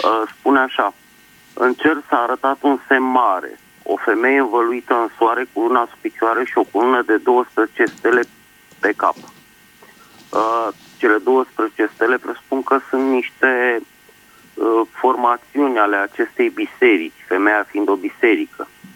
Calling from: Bucharest, Romania; din București.

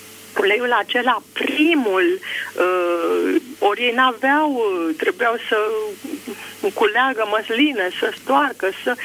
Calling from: Bucharest, Romania; din București.

